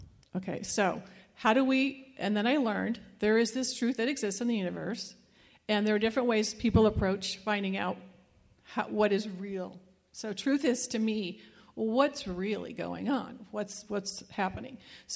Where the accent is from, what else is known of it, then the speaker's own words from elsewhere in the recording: McKinney, Texas, United States; I'm from Texas. … McKinney, north of Dallas.